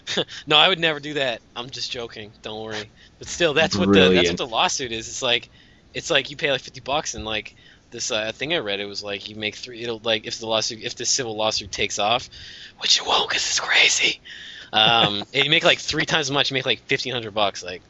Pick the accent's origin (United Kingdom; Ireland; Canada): Canada; and I'm Canadian.